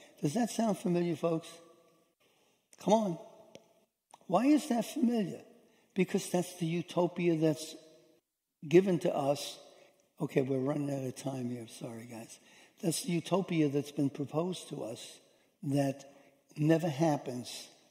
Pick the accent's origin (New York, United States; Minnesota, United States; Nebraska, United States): New York, United States; New York City; I grew up in New York City. And I grew up without prejudice in New York City.